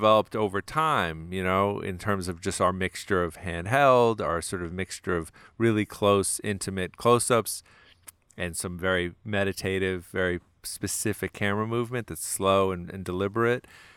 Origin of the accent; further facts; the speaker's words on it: New Jersey, United States; And that was the 70s and 80s in which I was growing up in New Jersey, right?